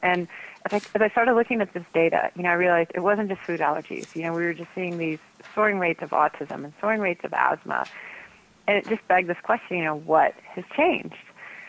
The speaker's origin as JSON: {"language": "English", "region": "Texas", "country": "United States", "tie": "born or raised there", "said": "I grew up in Texas in a conservative family"}